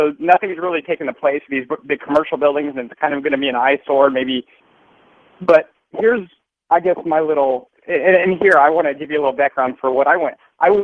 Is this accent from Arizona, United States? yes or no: yes; Mesa, Arizona, United States; I see it here locally in my hometown here. First of all, I see a lot of businesses here. I mean, the commercial businesses in Mesa, which is a pretty big bedroom community for Phoenix.